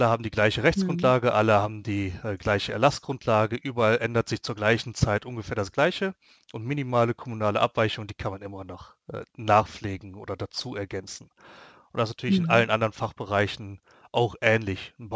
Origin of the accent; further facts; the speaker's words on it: Dormagen, North Rhine-Westphalia, Germany; Ich habe jetzt das riesige Glück, dass ich hier in meiner Heimatstadt in Dormagen sehr gute Kontakte hatte